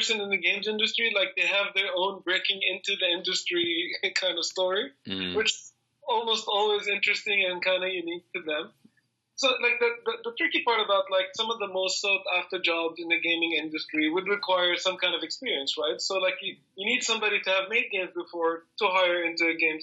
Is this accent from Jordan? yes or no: yes; Jordan; now in Germany; I'm originally from Jordan myself, right? Living in Germany, I'm working in a studio with over 30 different nationalities, right?